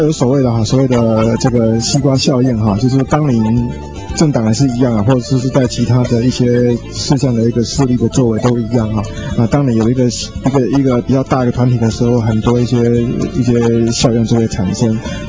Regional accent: Taiwan; 我们台湾话有一句话讲哈

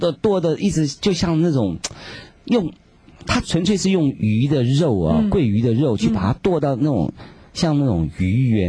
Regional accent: Taiwan; 在我们台湾人来讲的话，并不一定会真的会非常的喜欢上海菜

